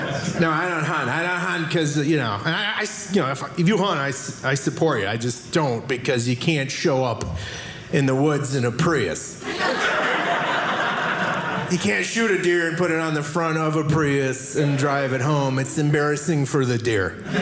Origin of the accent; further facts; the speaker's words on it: Wisconsin, United States; Hey, I'm from Wisconsin. So, I'm used to being number one in a lot of stuff.